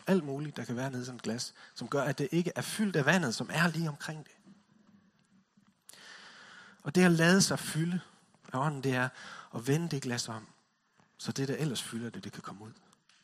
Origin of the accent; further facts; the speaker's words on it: West Jutland, Denmark; Fordi jeg kommer fra Vestjylland, og det er ikke sådan lige med det.